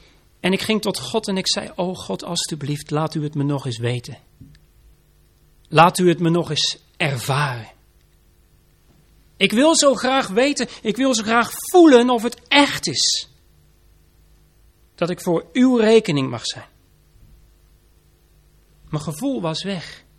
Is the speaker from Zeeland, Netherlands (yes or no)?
yes; Vlissingen, Zeeland, Netherlands; Ik kom zelf uit Zeeland, uit Vlissingen, ik weet wat de zee doet.